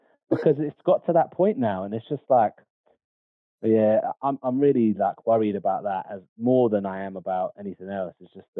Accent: South West England, United Kingdom; But yeah, I grew up in Devon when I was about 16, 17, and then went over to Cheltenham

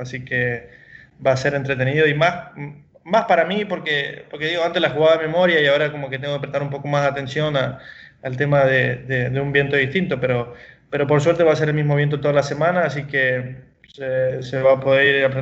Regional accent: Argentina; Creo que somos 6 argentinos, 15 latinos.

